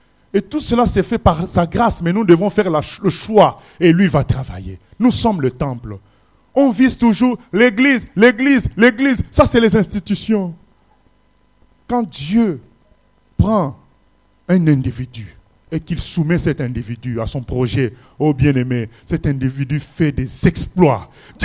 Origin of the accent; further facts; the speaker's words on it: Morocco; now in France; quand je suis arrivé dans la région parisienne, j'étais déçu par les églises parce que je venais du Maroc.